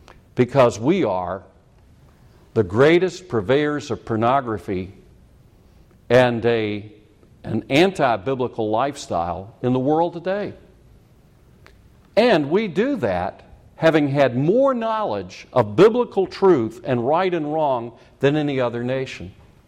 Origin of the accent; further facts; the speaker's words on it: South Carolina, United States; Having been born and raised in South Carolina in the 40s and 50s, finishing high school and finishing college in the 60s, I've seen a lot happen in my lifetime.